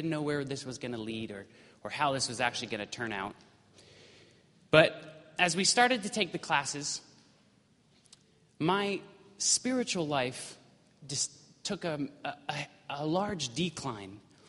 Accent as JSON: {"language": "English", "town": "Paradise", "region": "California", "country": "United States", "tie": "born or raised there", "said": "I grew up in Paradise, California. Does everyone know where Paradise is?"}